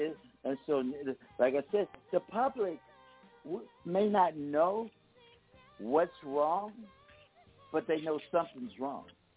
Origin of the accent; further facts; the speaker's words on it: Philadelphia, Pennsylvania, United States; also born or lived in California; I'm from Philadelphia. I grew up eating Philly cheesesteaks. And so, but wow. I'm in Texas, and I was in California for 45 years.